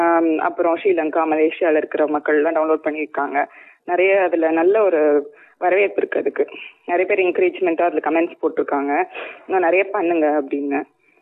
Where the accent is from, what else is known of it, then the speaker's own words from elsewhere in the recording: Madurai, Tamil Nadu, India; என்னோட பூர்வீகம் மதுரை. நான் ஸ்கூல் படிச்சதெல்லாம் மதுரை. அப்பா வந்து மதுரை பக்கத்துல ஒரு கிராமம், அங்கதான் நான் சின்ன வயசுல இருந்ததுலாம்.